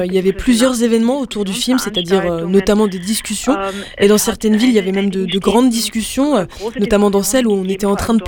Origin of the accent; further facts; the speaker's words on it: Austria; ça s'est pas seulement passé dans ma ville natale, je l'avais observé aussi dans d'autres villes en Autriche